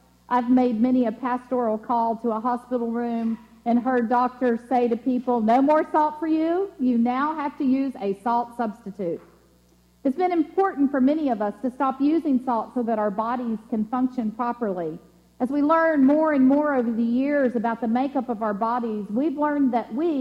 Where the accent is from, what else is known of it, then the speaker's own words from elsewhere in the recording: Mississippi, United States; We'd go outside wearing shoes because most of the time we're from Mississippi.